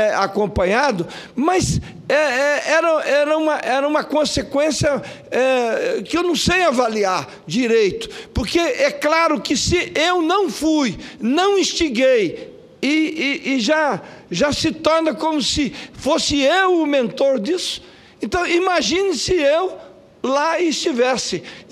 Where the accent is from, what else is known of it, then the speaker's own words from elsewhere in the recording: Bela Vista, Mato Grosso do Sul, Brazil; fica entre Antônio João e a minha cidade natal, que é Bela Vista